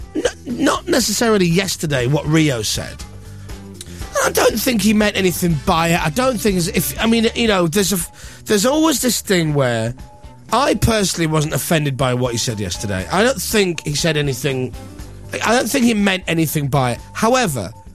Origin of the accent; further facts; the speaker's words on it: Leeds, Yorkshire and the Humber, United Kingdom; I'm from Leeds.